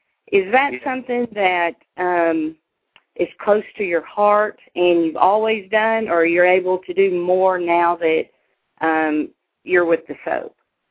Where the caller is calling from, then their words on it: Nacogdoches, Texas, United States; Nacogdoches, Texas. You know where that is?